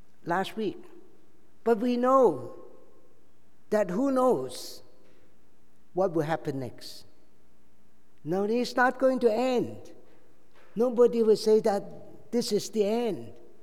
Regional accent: Hong Kong; I came from Hong Kong, so I've been following a lot of news of what is happening, the turmoil in Hong Kong

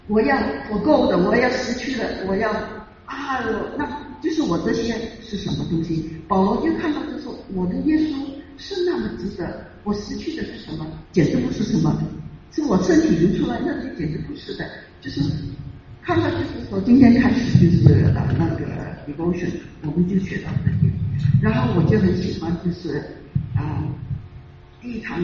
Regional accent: Guangdong, China; 我们广东人说，我们的胸前放一个勇字

